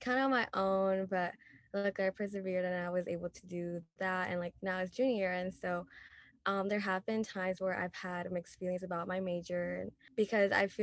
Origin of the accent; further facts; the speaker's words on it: New York, United States; For me, I was born and raised in New York, and so FIT, just walking past by it was literally my dream school.